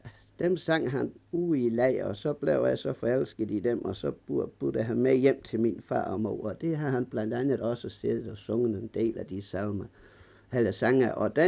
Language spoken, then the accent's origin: Danish; Tønder, Region of Southern Denmark, Denmark; born there; I Tønder Landssavn.